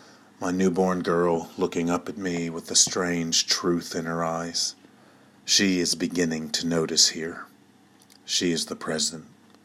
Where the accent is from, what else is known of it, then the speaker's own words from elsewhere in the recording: Maryland, United States; moved away as an adult; now in England; I am from Maryland, but currently live in England, southwest of London, with my wife and 3-month-old daughter.